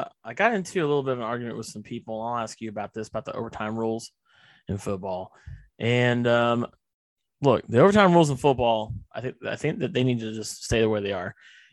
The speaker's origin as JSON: {"language": "English", "region": "Indiana", "country": "United States", "said": "I am from Indiana. I live in Indiana, and I'm a huge Indianapolis Colts fan."}